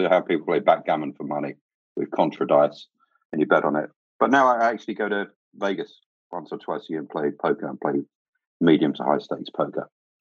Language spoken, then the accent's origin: English; London, United Kingdom; Yeah, I grew up in North London, actually about 500 yards from Spurs is where I went to school, in Edmonton.